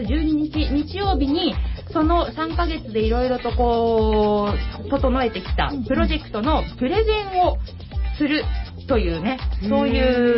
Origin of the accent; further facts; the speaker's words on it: Kawasaki, Kanagawa, Japan; 本日のお相手は川崎生まれ川崎育ち、自称夢見ヶ崎動物公園専属アイドル … のリーダー、おしゃべり担当